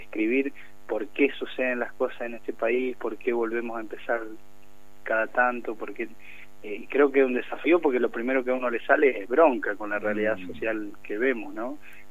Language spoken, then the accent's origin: Spanish; Malargüe, Mendoza, Argentina; Yo soy de Malargüe y ellos viven en la zona rural